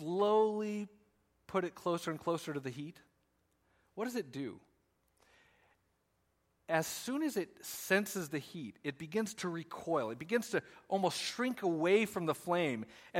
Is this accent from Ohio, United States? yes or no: no; Colorado, United States; I'm from Colorado, and I remember growing up, we'd go camping.